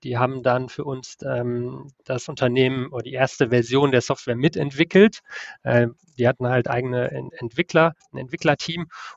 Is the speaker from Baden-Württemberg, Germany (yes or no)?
no; North Rhine-Westphalia, Germany; ich komme auch aus NRW, aus Münsterland